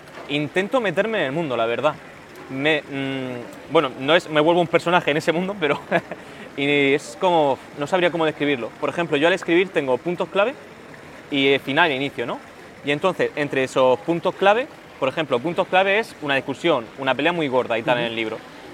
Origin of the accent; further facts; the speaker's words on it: El Palmar, Region of Murcia, Spain; Efectivamente, sí, nací en el Palmar y actualmente sigo viviendo en el Palmar.